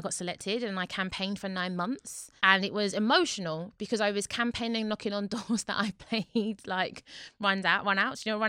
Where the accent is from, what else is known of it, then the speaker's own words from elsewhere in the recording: Newham, London, United Kingdom; Like, I'm from Newham, so no one teaches us diplomacy. You just say how it is.